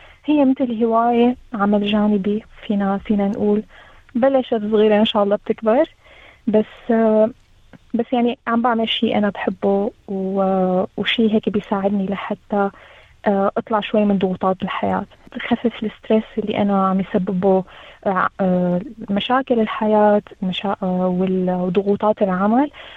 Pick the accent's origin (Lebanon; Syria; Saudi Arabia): Syria; moved away as an adult; now in Australia; شابة سورية، بحكي عن حالي، جيت من سوريا ب 2021.